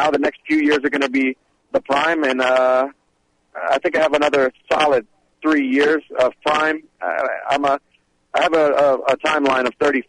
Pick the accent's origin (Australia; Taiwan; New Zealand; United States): United States; Lafayette, Louisiana; I am, you know, Louisiana. I'm a Cajun. I love it. I love the community. I love the sense of community there.